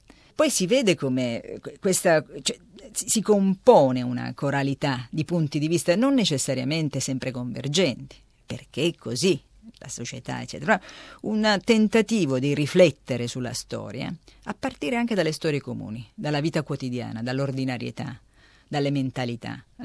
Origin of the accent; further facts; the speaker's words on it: Ragusa, Sicily, Italy; born there; now in Turin, Italy; anche se da 30 anni che abito a Torino, no? Sono nata a Ragusa, mi sono trasferita a Torino nell'81